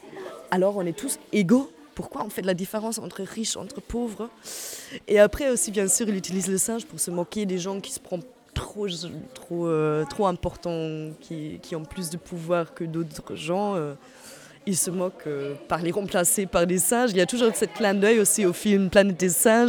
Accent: Germany; French is a second language; moi, je viens de l'Allemagne, comment je parle français.

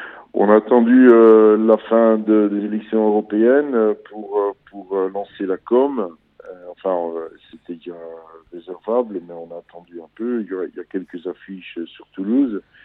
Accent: Netherlands; now in France; je suis néerlandais en France

